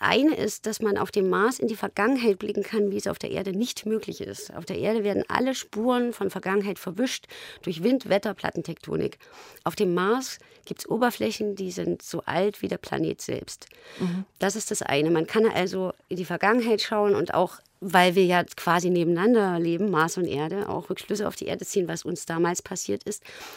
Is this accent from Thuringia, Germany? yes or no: yes; Jena, Thuringia, Germany; now in Berlin, Germany; die Beziehung damals zu einem Mann in meiner Heimatstadt Jena war und ich hier in Berlin gewohnt habe